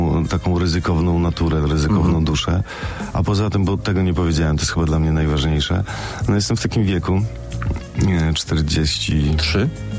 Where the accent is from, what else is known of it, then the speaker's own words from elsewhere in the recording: Wrocław, Lower Silesian Voivodeship, Poland; ja jestem rodowitym wrocławianinem, więc jestem jednak przyzwyczajony do tych, może głupio stwierdzić, ale jednak tych poniemieckiej architektury